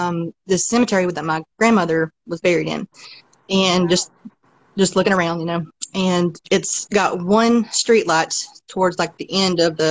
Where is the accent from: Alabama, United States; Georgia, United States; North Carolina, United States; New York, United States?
North Carolina, United States; Wilkesboro; No, this was in Wilkesboro, North Carolina, my hometown.